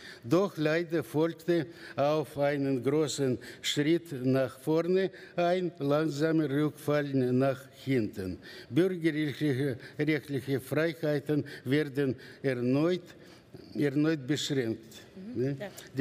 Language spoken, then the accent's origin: German; Russia; Bei uns in Russland sagt man, man will einen Fleischwolf bauen oder eine Nähmaschine